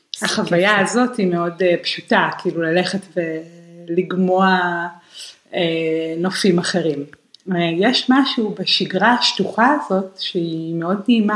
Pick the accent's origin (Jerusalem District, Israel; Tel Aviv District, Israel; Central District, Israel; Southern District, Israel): Jerusalem District, Israel; Jerusalem; now in Netherlands; אני מגיעה מירושלים, זה באמת הבדל מאוד מאוד מאוד גדול, גם זה מאוד מעסיק אותי זה שאני מגיעה מהרי ירושלים והגעתי לשפלה כאן בהולנד